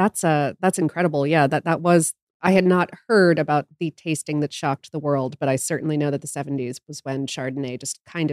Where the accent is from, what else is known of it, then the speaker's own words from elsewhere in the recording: Atlanta, Georgia, United States; we're from the Atlanta area, and the greater Georgia area has some decent wineries